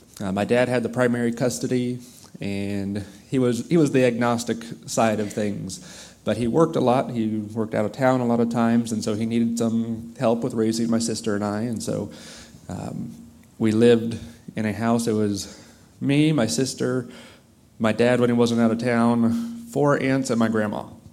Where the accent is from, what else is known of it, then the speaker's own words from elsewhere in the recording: California, United States; We grew up in Southern California.